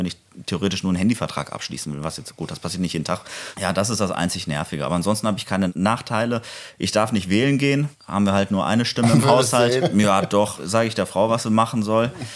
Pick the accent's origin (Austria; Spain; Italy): Spain; now in Germany; dass ich als Spanier in Deutschland lebe, dass ich nicht zum Bund musste in Spanien, aber auch nicht zum Deutschen.